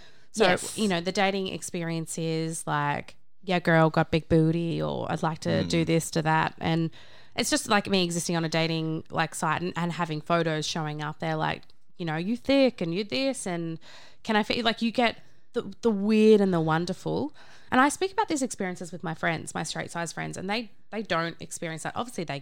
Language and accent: English; Australia; from Australia, you know?